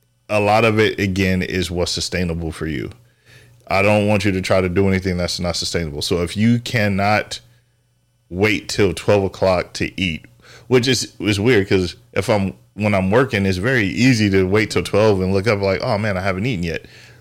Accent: San Diego, California, United States; I'm from San Diego, or we moved out here from San Diego.

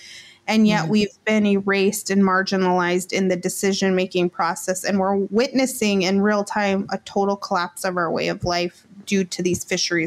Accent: Fort Yukon, Alaska, United States; also born or lived in Nenana; I grew up in Fort Yukon and also Nenana, both Indigenous Alaska Native villages here in Alaska.

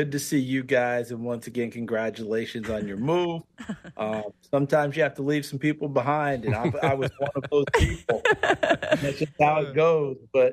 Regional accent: New York, United States; I grew up in New York and I'm a Rangers fan.

